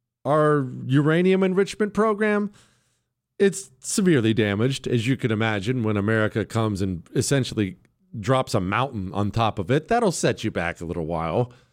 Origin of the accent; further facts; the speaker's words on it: Ohio, United States; But when I was a kid, you know, I was born in Ohio.